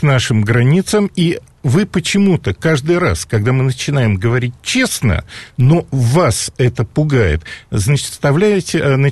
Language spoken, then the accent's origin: Russian; Ukraine; На всякий случай, я украинец.